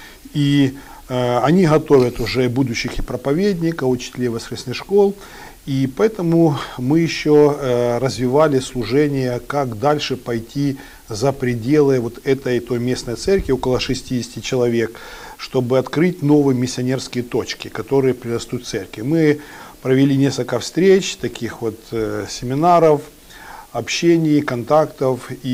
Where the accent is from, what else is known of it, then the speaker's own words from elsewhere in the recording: Eastern Ukraine, Ukraine; Я родился в Украине в 1967 году, в апреле месяце, и родился в христианской семье.